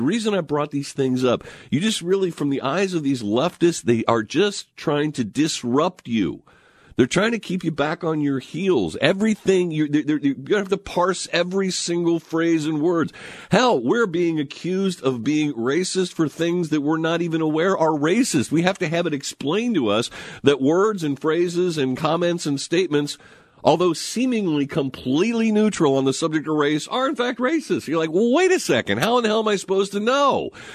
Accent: Delhi, India; No, growing up in Delhi in the 1970s, it really wasn't, it was rather quite unique to enjoy some of the world cuisine that my mom would cook up in the kitchen.

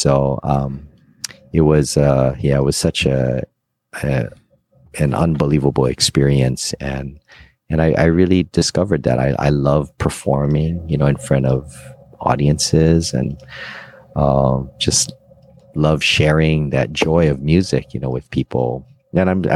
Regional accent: Hawaii, United States; I'm so grateful, you know, that I was born and raised in Hawaii, because the ukulele was my passion.

